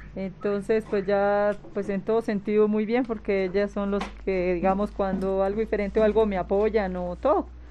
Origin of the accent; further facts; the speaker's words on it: Duitama, Boyacá, Colombia; Yo vengo de Duitama, Boyacá